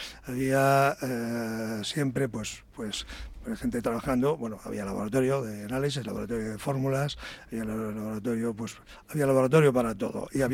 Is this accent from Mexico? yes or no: no; Galicia, Spain; pues como, bueno, yo soy gallego